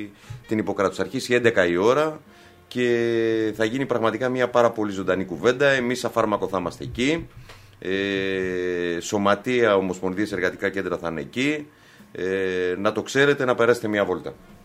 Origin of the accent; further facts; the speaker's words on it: South Aegean, Greece; επειδή είμαι και εγώ από τη Δωδεκάνησα